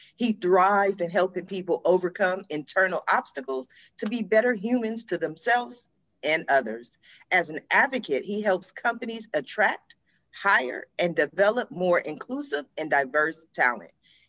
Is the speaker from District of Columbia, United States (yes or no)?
yes; Washington, District of Columbia, United States; now in California, United States; I was born in Washington, D.C., so, you know, I'm as American as they come.